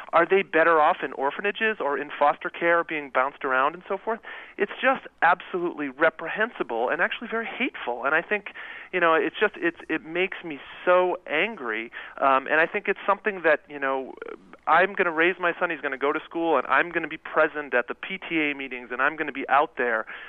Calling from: Massachusetts, United States; Hi there. I'm calling from Massachusetts

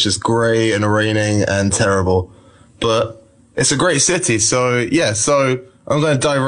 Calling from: London, United Kingdom; I'm calling from London.

